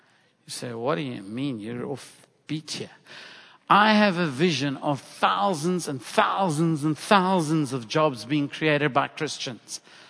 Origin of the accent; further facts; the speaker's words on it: South Africa; You know, I come from South Africa.